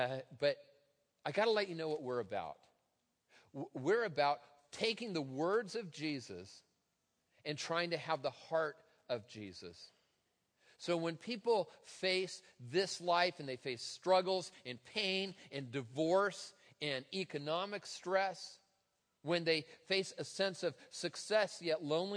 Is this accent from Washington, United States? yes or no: yes; Tacoma, Washington, United States; for those of you who are from my hometown, Tacoma, watching online.